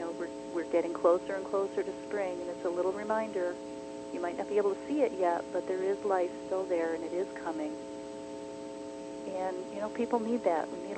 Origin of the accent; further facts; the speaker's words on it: Rochester, New York, United States; She lives here in my hometown of Rochester, New York